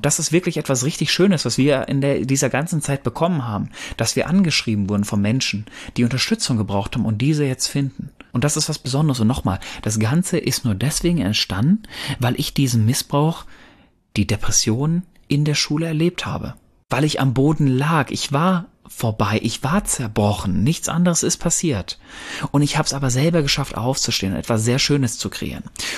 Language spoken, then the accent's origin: German; North Rhine-Westphalia, Germany